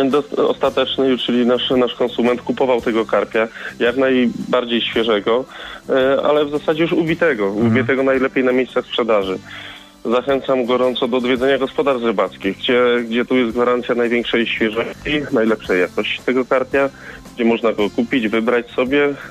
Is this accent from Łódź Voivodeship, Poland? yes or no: no; Lesser Poland, Poland; Ja pochodzę z Małopolski, u mnie jedliśmy karpie smażone na maśle